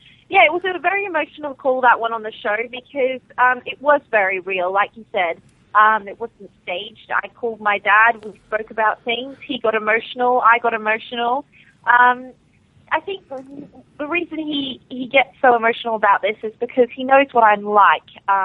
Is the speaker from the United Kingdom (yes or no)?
yes; United Kingdom; But you know, the fact that I'm not American maybe had a factor to do with it. The fact that people couldn't vote back home and in the UK live